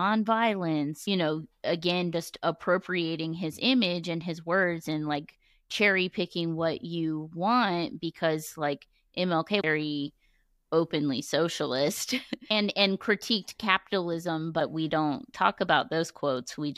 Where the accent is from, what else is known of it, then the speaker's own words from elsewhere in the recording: United States; born there; first language English; But I was born in the United States, and so I'm a U.S. citizen. English was my first language